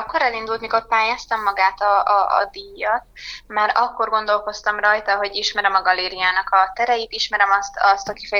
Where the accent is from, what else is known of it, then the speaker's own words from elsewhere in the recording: Miskolc, Borsod-Abaúj-Zemplén, Hungary; born there; hogy újból Miskolcon tudtam egy díjat megpályázni, és hogy ezt idén én kaphattam meg, ez egy nagyon jó érzés, hogy úgymond a szülővárosomban kaptam meg ezt a lehetőséget